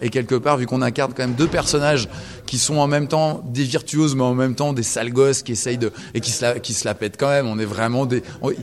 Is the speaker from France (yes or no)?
yes; Lyon, Auvergne-Rhône-Alpes, France; born there; c'est aussi nos origines. On est nés à Lyon tous les deux.